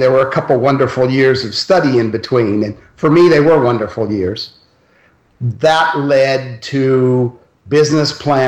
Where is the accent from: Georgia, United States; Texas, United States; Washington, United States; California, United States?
California, United States; Los Altos; I grew up in the Bay Area, Los Altos, California, close to San Francisco.